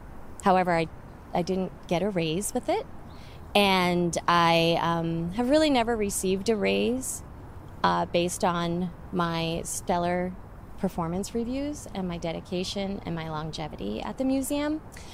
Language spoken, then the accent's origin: English; Maine, United States; I have a degree in art history, a bachelor's degree, and I came from Maine